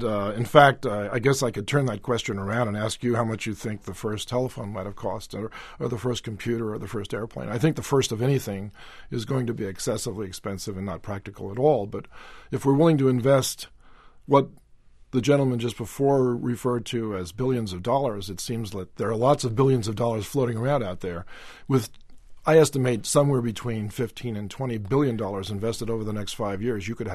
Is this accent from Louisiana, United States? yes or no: yes; Louisiana, United States; born there; I was born in Louisiana, and we've certainly suffered down there greatly over the last year.